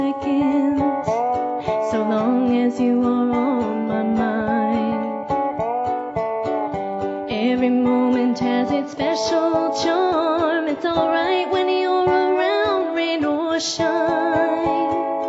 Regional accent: St. John's, Newfoundland and Labrador, Canada; I'm from St. John's, Newfoundland.

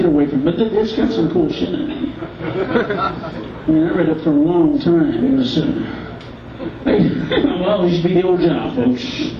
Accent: Peoria, Illinois, United States; also born or lived in Yakima, Washington; I'm originally from Illinois. I had to run away from that fucking statement. We got the fuck out, dude. I was in Peoria originally

